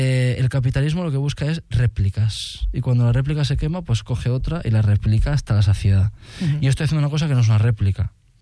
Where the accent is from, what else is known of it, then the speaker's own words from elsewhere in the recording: Valencia, Valencian Community, Spain; moved away; mon pare és de València, uh-huh, jo he nascut en València, i a mi me connecta més el valencià que el català, però bueno, que porto aquí 25 anys i podria cantar en català perfectament.